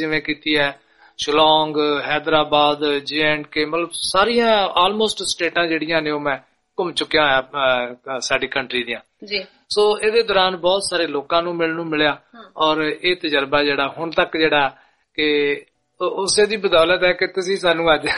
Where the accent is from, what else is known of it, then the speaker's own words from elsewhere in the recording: Fatehpur Rajputan, Punjab, India; also born or lived in Ambala; ਸੋ ਉੱਥੇ ਮੇਰਾ ਬਰਥ ਅੰਬਾਲੇ ਦਾ ਸੀ, ਲੇਕਿਨ ਪੇਰੈਂਟਸ ਮੇਰੇ ਫਤਿਹਪੁਰ ਰਾਜਪੂਤਾਂ ਸੀ। ਉੱਥੇ ਮੈਂ ਪੰਜਵੀਂ ਚ ਪੜਿਆ ਸਰਕਾਰੀ ਸਕੂਲ ਦੇ ਵਿੱਚ, ਫਿਰ ਮੈਂ ਉਸ ਤੋਂ ਬਾਅਦ ਸੁਨੌਰ ਪੜਿਆ